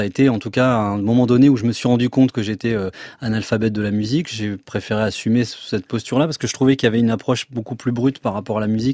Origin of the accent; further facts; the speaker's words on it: Vernon, Normandy, France; pas la même maison, mais en tout cas toujours dans la même ville, ouais.